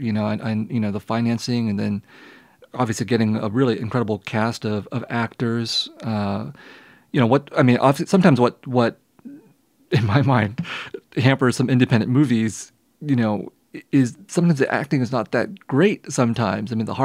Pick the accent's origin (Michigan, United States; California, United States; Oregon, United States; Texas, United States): California, United States; San Jose; I grew up in San Jose. My parents were refugee shopkeepers. They opened perhaps the second Vietnamese grocery store in San Jose.